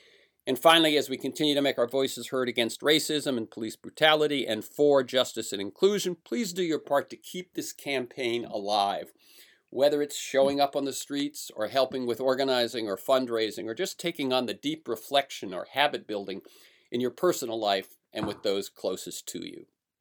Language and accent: English; California, United States; the votes cast by the 35 million in my home state of California will seem to mean nothing.